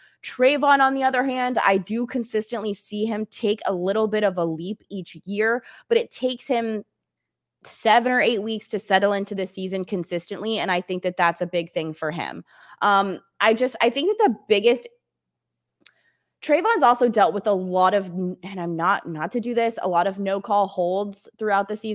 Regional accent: Jacksonville, Florida, United States; When I was born and raised in Jacksonville

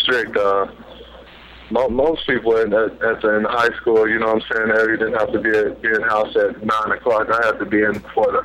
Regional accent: Lufkin, Texas, United States; Man, it's backwoods East Texas, real country town, you know what I'm saying?

